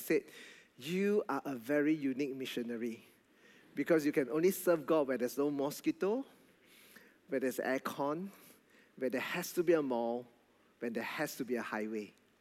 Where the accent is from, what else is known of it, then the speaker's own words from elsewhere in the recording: Alor Setar, Kedah, Malaysia; So right after the sharing, I went to her and I said, thank you so much. I said, I am from Alostar. When I introduced myself from Alostar, she looked at me shocked.